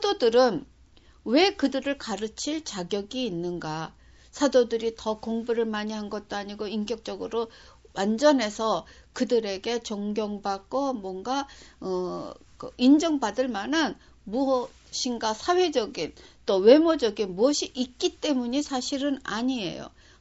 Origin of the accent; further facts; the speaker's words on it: South Korea; also born or lived in Japan; now in United States; 제가 한국에서 태어나서 자라다가 일본에서 살고 또 지금 미국 와서 살고